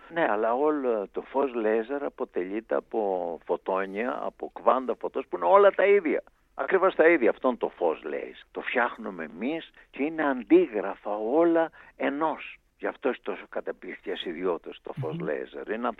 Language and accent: Greek; Greece; Εντάξει, αισθάνομαι και περηφάνεια ότι είμαι Έλληνας, αλλά νομίζω καμιά φορά το παρακάνομαι σε αυτό το σημείο.